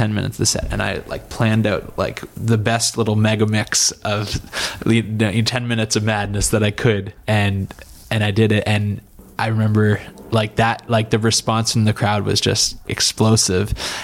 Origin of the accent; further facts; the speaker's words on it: Canada; And I'm from Canada.